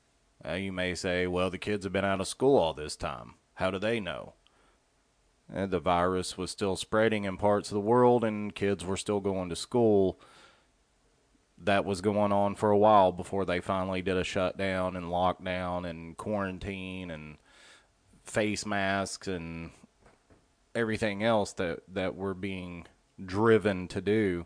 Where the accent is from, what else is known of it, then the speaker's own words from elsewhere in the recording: Chattanooga, Tennessee, United States; I've heard people here in my hometown, Chattanooga, getting $875 a week to not go to work.